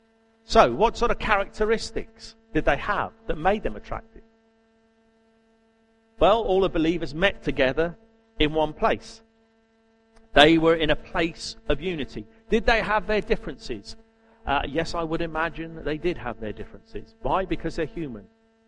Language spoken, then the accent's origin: English; United Kingdom; Remember, we are all British, except for John and Luana. We are all British.